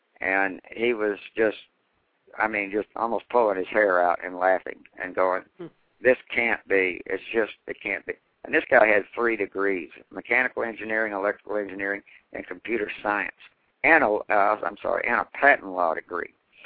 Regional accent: Waco, Texas, United States; And so I came back to Waco, Texas to build the first one because I wanted to build it in my hometown.

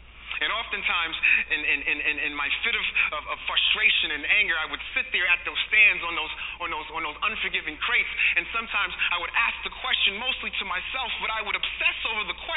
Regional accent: New York City, New York, United States; also born or lived in New Jersey; I was born in Harlem, New York City. I was also raised in both Harlem, New York, and North New Jersey.

